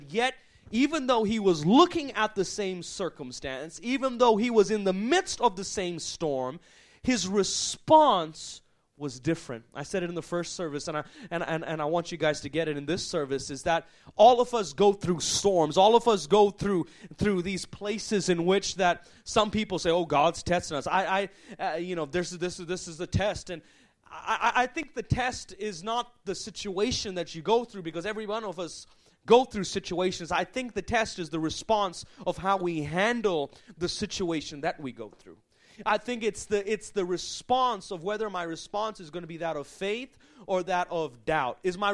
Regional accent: Hawaii, United States; moved away; we moved from Hawaii. I'm from Hawaii originally, and we moved by faith to the mainland, and we traveled as evangelists

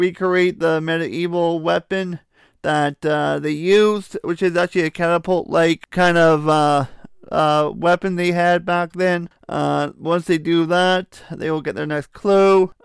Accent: Canada; I'm French. For crying out loud, I'm part French. Well, I'm not French from France. I mean, Canadian French.

